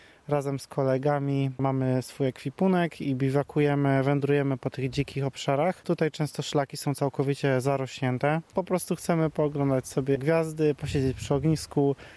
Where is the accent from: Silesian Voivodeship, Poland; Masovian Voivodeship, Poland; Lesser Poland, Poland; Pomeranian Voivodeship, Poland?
Silesian Voivodeship, Poland; Gliwice; ze Śląska jesteśmy. Przyjeżdżamy z Gliwic i okolic.